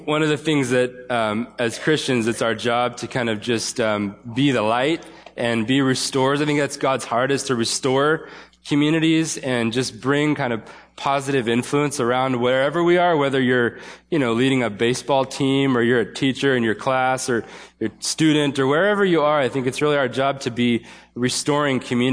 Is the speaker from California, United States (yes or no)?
yes; Woodland, California, United States; So we grew up in Woodland, he and I and my other brother.